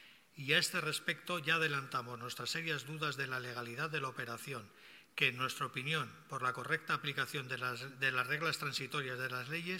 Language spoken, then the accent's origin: Spanish; Luchana, Basque Country, Spain; Mire, yo soy de Luchana. Soy de Luchana. Mi familia y mis amigos están en Luchana.